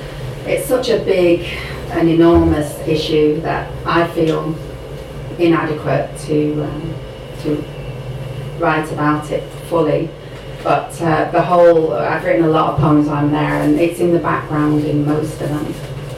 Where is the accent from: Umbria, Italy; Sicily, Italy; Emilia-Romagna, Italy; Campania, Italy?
Sicily, Italy; Milazzo; It's in the place where I was staying, my hometown, which is called Milazzo.